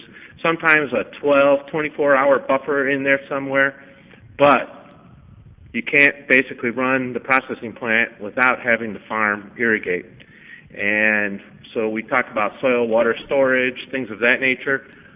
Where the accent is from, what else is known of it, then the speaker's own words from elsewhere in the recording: Oregon, United States; I'm from Oregon. High rainfall year for us is 25 centimeters, so we're in a desert.